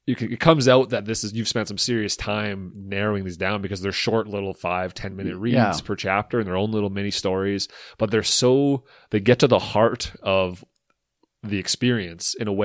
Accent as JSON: {"language": "English", "region": "Alberta", "country": "Canada", "tie": "born or raised there", "said": "for years growing up in Northern Alberta and growing up on an acreage"}